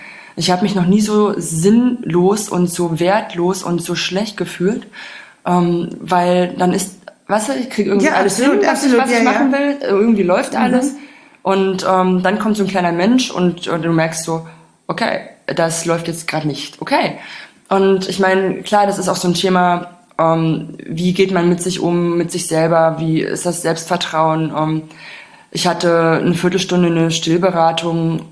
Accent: Germany; Ich bin in der DDR mit FKK groß geworden

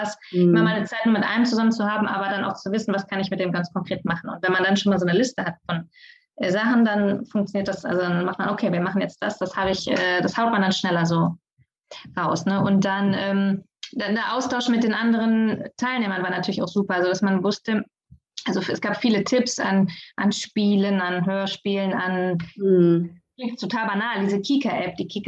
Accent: Germany; ohne was zu tun, ich bin Deutsche. Ich spreche Deutsch, also sprechen meine Kinder auch Deutsch.

